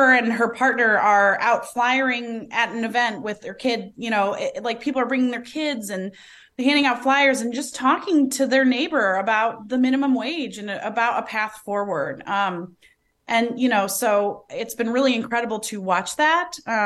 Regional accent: Detroit, Michigan, United States

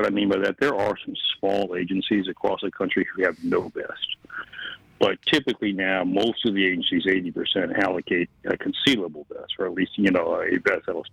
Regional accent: Mexico; also born or lived in Columbia, South Carolina, United States; And grew up in Mexico, actually, on the mission field, but we're originally from Columbia, South Carolina.

